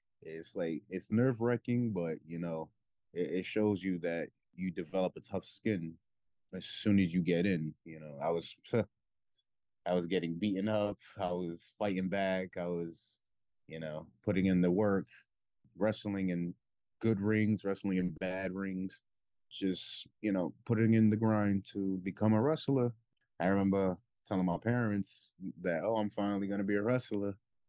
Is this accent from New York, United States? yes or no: yes; Brooklyn, New York, United States; I'm from Brooklyn, New York.